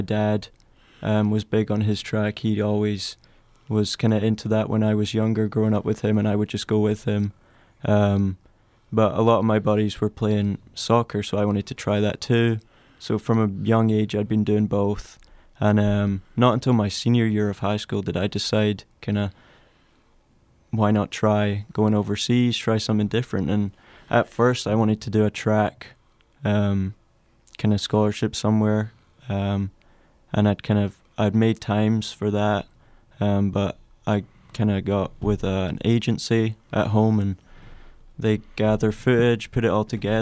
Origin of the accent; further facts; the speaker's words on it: Dumfries, Scotland, United Kingdom; I grew up in Dumfries, as you said. I've been there pretty much my whole life. Parents are actually both English. Mm. They both moved when they were younger. I think 12, 13, both of them around that age, they moved there. So they've been there since then.